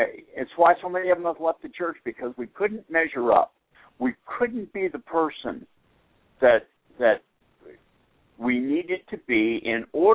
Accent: Boston, Massachusetts, United States; I grew up Roman Catholic in Boston, and I remember going to confession on every Saturday afternoon.

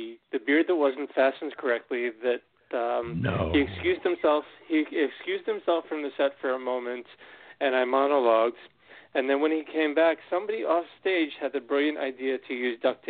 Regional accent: New York City, New York, United States; a lot of the emotional issues and very emotional time as a New Yorker and as an American as well, but specifically in the heart of it in New York City.

